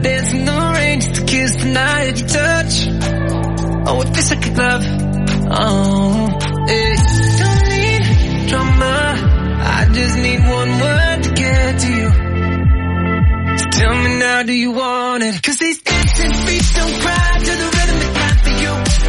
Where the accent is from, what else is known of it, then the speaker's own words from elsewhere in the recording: Frankfurt, Hesse, Germany; Ich komme aus Frankfurt.